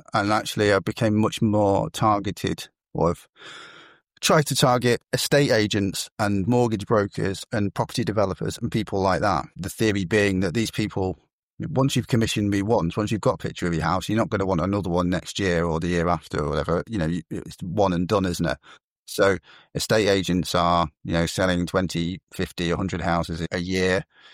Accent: Swindon, South West England, United Kingdom; born there; also born or lived in Germany; I was brought up as a kind of Air Force brat. So I was born in Swindon. I lived in Germany for 6 years. I lived in all kinds of different places. I went to about 16 different schools over my childhood.

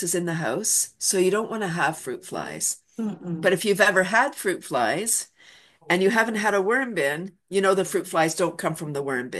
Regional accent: Toronto, Ontario, Canada; moved away as an adult; I'm from Toronto. I moved out of Toronto in 93, bought a house.

